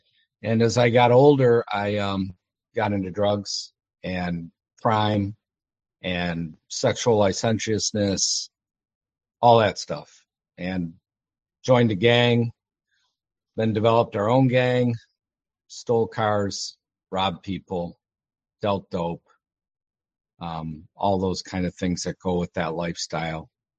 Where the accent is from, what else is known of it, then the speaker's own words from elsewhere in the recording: Detroit, Michigan, United States; Well, I was raised in Detroit, Michigan, where I grew up. I was a minority.